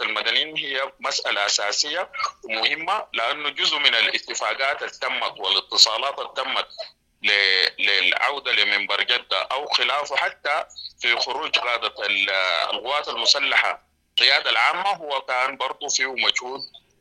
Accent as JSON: {"language": "Arabic", "country": "Sudan", "said": "نحن سودانيين"}